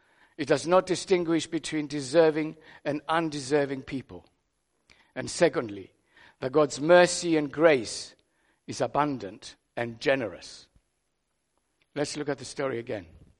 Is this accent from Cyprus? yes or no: yes; Cyprus; English is a second language; As I was growing up in Cyprus in the mid-50s, we, the Greek Cypriots